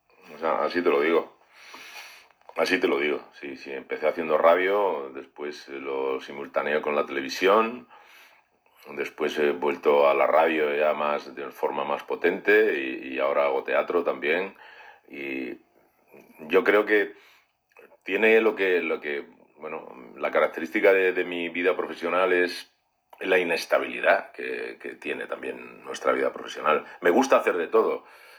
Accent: Trujillo, Extremadura, Spain; es estrenarme como actor en mi tierra, en Trujillo, pues ha sido emocionante

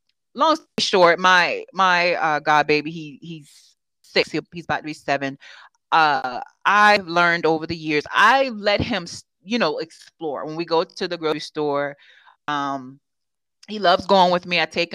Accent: the South, United States; I am from the South and I do come from discipline.

